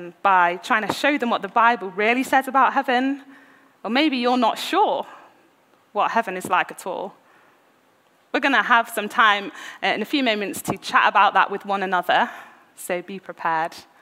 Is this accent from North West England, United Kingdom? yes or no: no; Nottingham, East Midlands, United Kingdom; also born or lived in Worcester; now in Leicester, United Kingdom; I grew up in Nottingham, and my parents still live there in the house where I was a child.